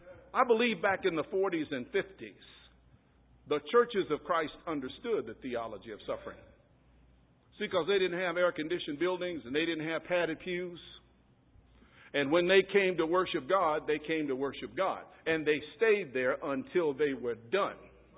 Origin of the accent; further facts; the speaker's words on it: United States; Being an American, I'm clueless.